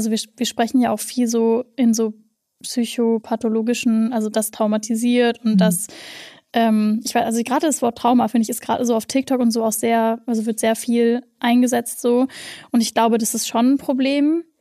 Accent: West Germany, Germany; ich bin im Westen aufgewachsen

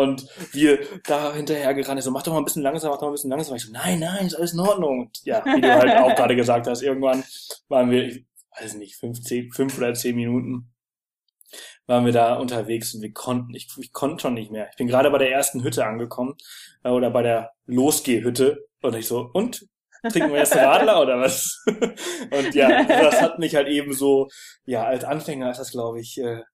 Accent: Balearic Islands, Spain; Ich komme aus Mallorca, ich bin am Meer aufgewachsen.

